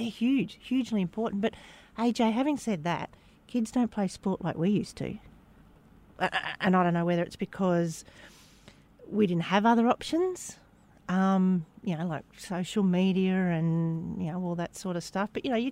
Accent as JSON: {"language": "English", "town": "Deniliquin", "region": "New South Wales", "country": "Australia", "tie": "born or raised there", "said": "Growing up in Denny's pretty cool, actually. So I'm the youngest of three children, three girls"}